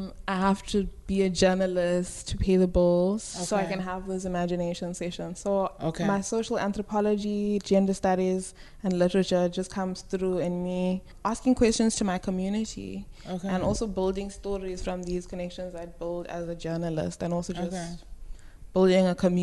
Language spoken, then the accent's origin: English; South Africa; Like, I am from South Africa.